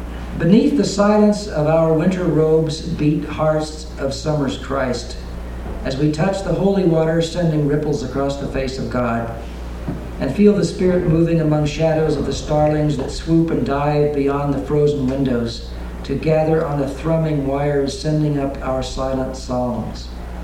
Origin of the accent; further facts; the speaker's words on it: Greenville, Illinois, United States; got on the bus, went back up to my hometown in Greenville, Illinois, walked into the kitchen of the farmhouse